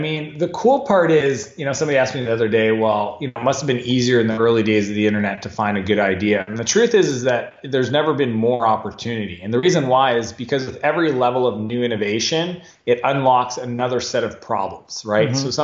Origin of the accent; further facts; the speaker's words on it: Canada; now in United States; Yeah, I'm Canadian, you know, adopted American, spend a lot of time in San Francisco.